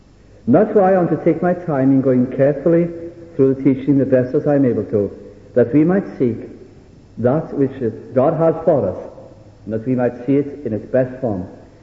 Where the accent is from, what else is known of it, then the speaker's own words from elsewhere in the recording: Wales, United Kingdom; And also in the history of our nation, as Welsh people, that we can point historically to great times.